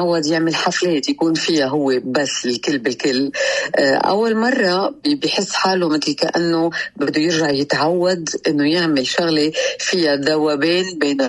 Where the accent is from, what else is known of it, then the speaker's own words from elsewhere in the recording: Lebanon; بس عم معذورة كوني لبنانية بدي أعرف شو عم بيصير بلبنان.